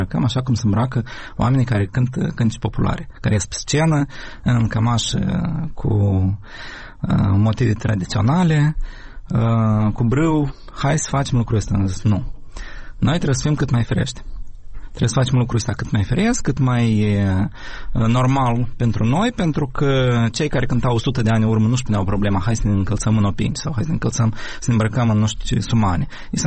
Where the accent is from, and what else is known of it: Ukraine